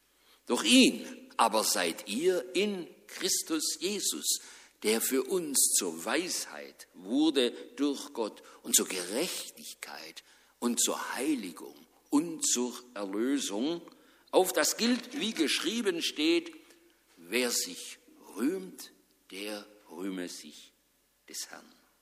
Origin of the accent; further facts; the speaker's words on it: Tuttlingen, Baden-Württemberg, Germany; in meiner Jugend, da gab es nicht viele reiche und vornehme Leute. In meiner Heimatgemeinde in Tuttlingen, da waren es meistens Arbeiter oder kleine Handwerker.